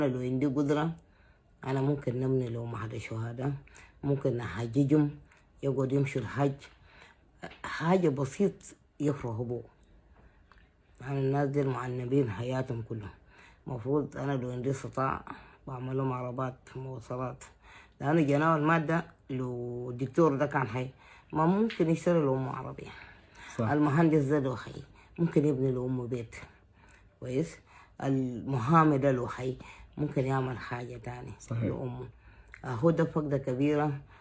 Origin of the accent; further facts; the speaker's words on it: Khartoum, Sudan; also born or lived in South Sudan; أنا ولدوني في جنوب، لكن أنا تربيت في شمال. عندي أصدقائي زمن الطفولة، عندنا جيراننا زمن الطفولة، وطفولتي كلها في الخرطوم.